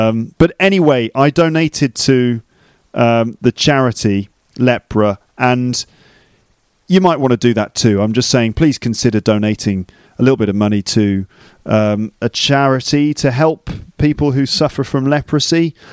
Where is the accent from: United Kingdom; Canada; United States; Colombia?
United Kingdom; England; also born or lived in London; now in Paris, France; I live in Paris. I used to live in London. I'm from the UK, born and bred in England, and I've been living in Paris for the last 2 years now